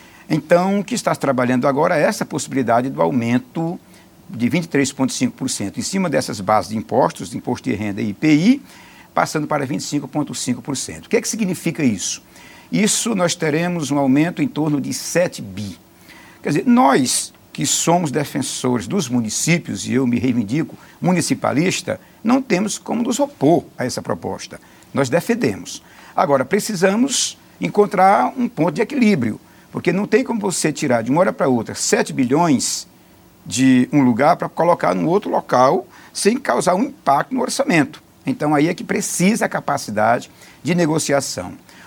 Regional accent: Piauí, Brazil; nós que somos do Nordeste, no caso eu sou do estado do Piauí

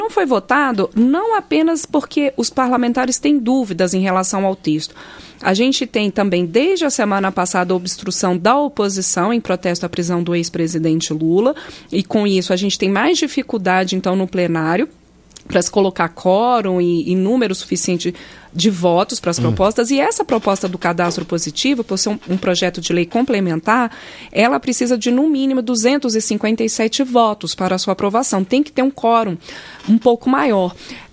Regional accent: Brasília, Federal District, Brazil; born there; nasci em Brasília.

